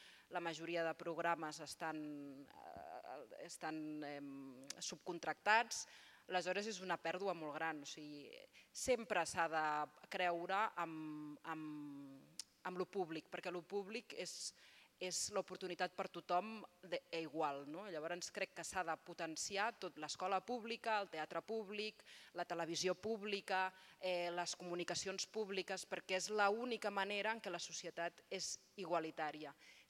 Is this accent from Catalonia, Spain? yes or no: yes; Catalonia, Spain; Com a intèrprets catalanes tenim més possibilitats Catalunya i Madrid